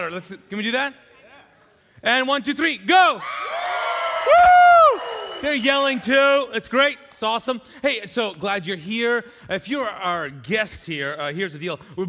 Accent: Pakistan; Now I come from the Middle East, and I grew up in Pakistan, and I was visiting Pakistan several years ago

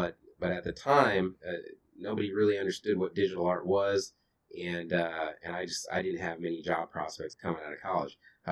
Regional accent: Kalamazoo, Michigan, United States; So, I grew up in Michigan, in a town called Kalamazoo, Michigan, and started to move around quite a bit with my family.

